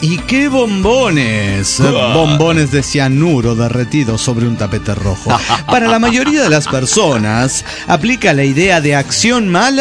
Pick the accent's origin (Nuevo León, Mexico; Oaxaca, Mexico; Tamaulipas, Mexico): Nuevo León, Mexico; Monterrey; de Monterrey, Nuevo León, México.